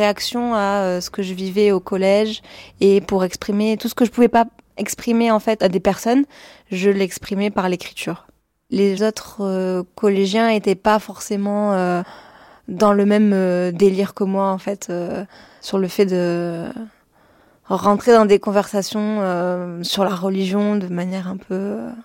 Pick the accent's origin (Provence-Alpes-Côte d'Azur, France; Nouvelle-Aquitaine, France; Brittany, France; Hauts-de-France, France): Provence-Alpes-Côte d'Azur, France; Avignon; born there; Je suis un être humain, une athée baptisée catholique, née dans le Vaucluse à Avignon, le 2 mai 1992. Je suis française par conséquent.